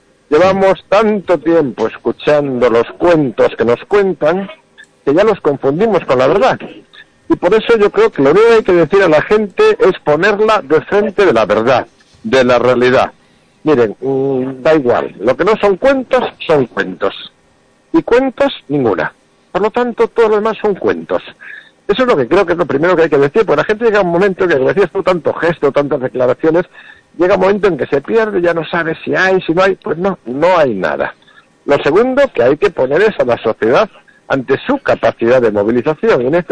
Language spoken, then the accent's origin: Spanish; Galicia, Spain; somos gallegos y acabamos aceptando pacientemente el mal menor.